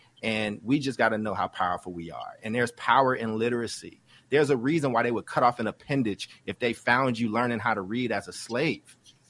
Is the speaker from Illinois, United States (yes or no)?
yes; Maywood, Illinois, United States; born there; I was born in Chicago. I was born in the same neighborhood as Fred Hampton.